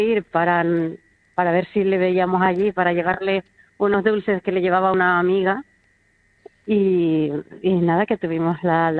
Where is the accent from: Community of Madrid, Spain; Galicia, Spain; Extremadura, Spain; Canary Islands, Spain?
Canary Islands, Spain; tantísimos problemas que tenemos como canarios